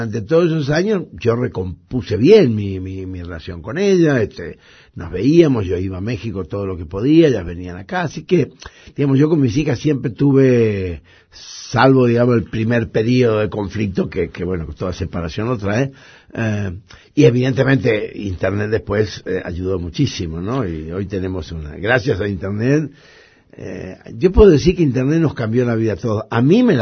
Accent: Chaco, Argentina; now in Buenos Aires, Argentina; yo salí del Chaco por aquella necesidad juvenil, y que era muy muy normal en aquellos años, fines de los 60.

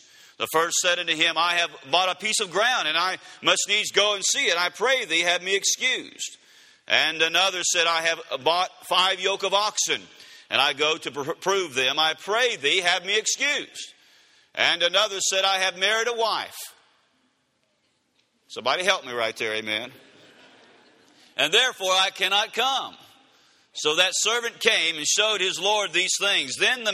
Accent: Louisiana, United States; How many of y'all believe God can save someone from Louisiana? Amen. Amen. I'm a Cajun. My wife's a Cajun.

